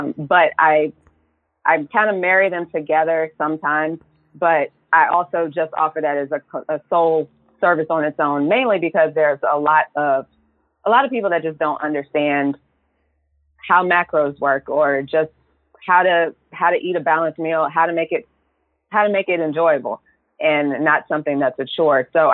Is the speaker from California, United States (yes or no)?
no; Virginia, United States; Right now, heavily growing in Virginia and DC, which I'm from Virginia.